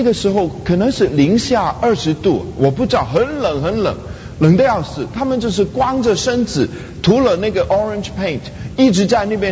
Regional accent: Hong Kong; 我小的时候是在香港一个教会长大

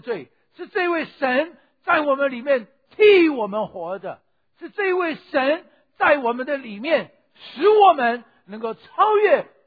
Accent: Taiwan; 因为我从台湾来的

